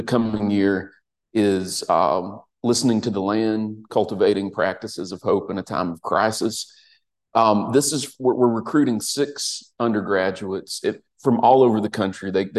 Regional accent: South Carolina, United States; I grew up near the Chattooga River in upstate South Carolina in 1998.

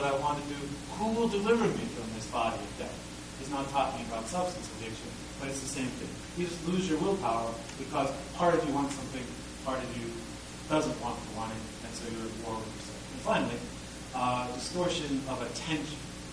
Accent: Pennsylvania, United States; I grew up in the Mont Valley

